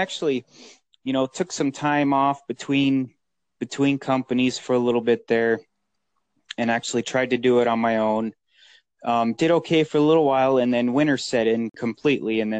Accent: South Tucson, Arizona, United States; I grew up in South Tucson, Arizona. Been quite a few places.

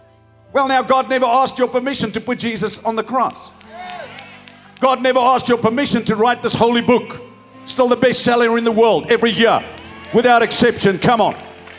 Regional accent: Free State, South Africa; Now, I'm an Afrikaner from the Free State.

